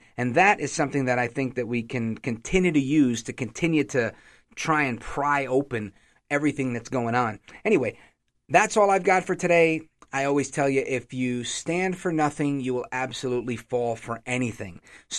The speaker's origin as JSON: {"language": "English", "town": "Brooklyn", "region": "New York", "country": "United States", "tie": "born there", "lives_now": "New Jersey, United States", "said": "Born in Brooklyn, but I live in Jersey now."}